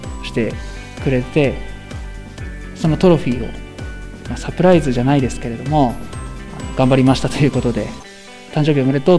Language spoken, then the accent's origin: Japanese; Yokote, Akita, Japan; 。出身は横手市です。